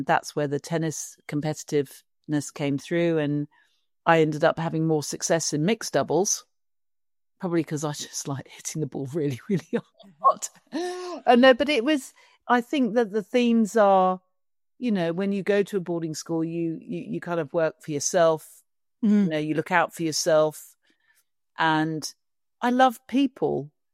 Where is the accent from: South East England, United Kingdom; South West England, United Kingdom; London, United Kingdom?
South East England, United Kingdom; And I grew up just outside Windsor.